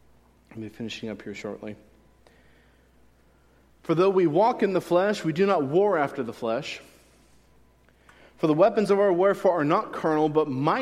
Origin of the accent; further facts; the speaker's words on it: Gilroy, California, United States; also born or lived in Hayward; I could have served in Gilroy, my hometown, or in Hayward, where I lived before I came here.